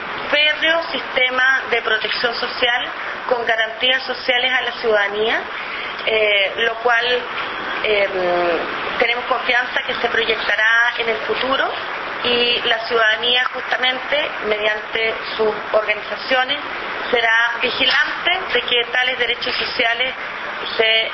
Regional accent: Chile; a nosotros como chilenos y chilenas nos interesa

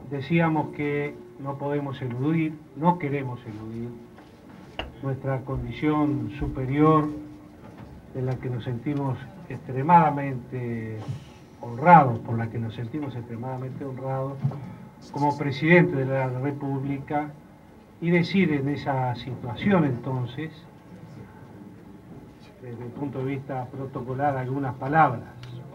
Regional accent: Uruguay; como ciudadano uruguayo, como amante del carnaval

